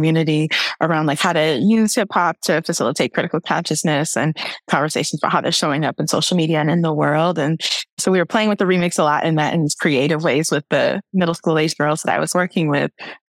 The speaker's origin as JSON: {"language": "English", "town": "Rockford", "region": "Illinois", "country": "United States", "tie": "born or raised there", "said": "I'm from the Midwest, Rockford, Illinois."}